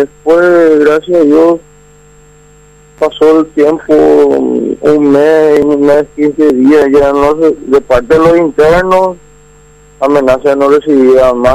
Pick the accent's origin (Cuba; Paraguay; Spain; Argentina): Paraguay; Asunción; yo soy chacariteño, yo nací, me crié y me crié en Chacarita.